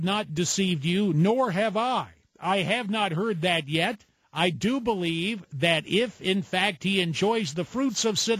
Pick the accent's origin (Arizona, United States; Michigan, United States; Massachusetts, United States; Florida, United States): Arizona, United States; My home state of Arizona